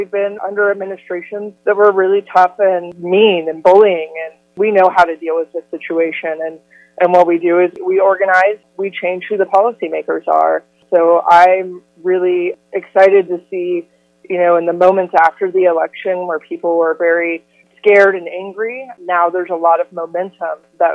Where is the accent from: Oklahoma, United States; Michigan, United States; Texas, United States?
Oklahoma, United States; Oklahoma City; I grew up here in Oklahoma City. So I grew up in an environment where it was pretty tough to be, you know, a young lesbian.